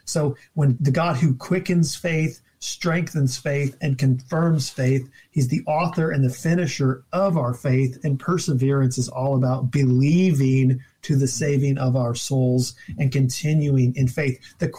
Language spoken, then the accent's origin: English; Illinois, United States; I'm from Central Illinois like you. That's probably why I don't talk quite like a Wisconsin.